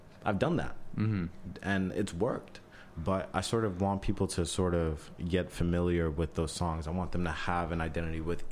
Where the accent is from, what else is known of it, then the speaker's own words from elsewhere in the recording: New York City, New York, United States; I'm from New York. I live, breathe, and eat New York.